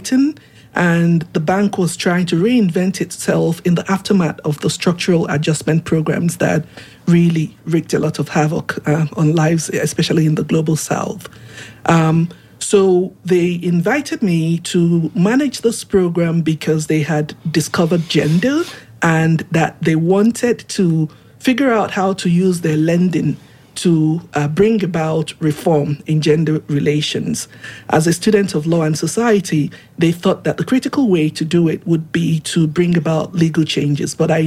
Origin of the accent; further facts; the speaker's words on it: Oguta, Imo, Nigeria; I was able to go back to Uguta, my hometown